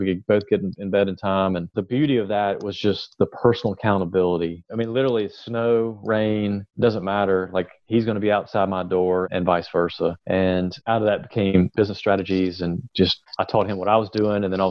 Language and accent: English; Greenville, South Carolina, United States; now in Memphis, United States; And I came from Greenville, South Carolina, which is the 1% rule is very prevalent over there.